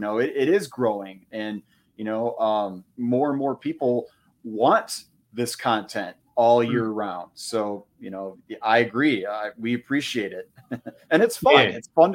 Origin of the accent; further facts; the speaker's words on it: United States; As an American who was brought up on baseball, it's hard for me to watch it